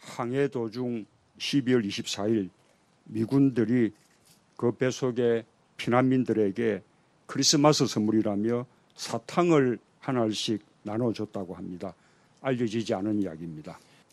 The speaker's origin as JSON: {"language": "Korean", "region": "South Gyeongsang", "country": "South Korea", "tie": "born there", "said": "2년 후 저는 빅토리호가 내려준 그 제도에서 태어났습니다."}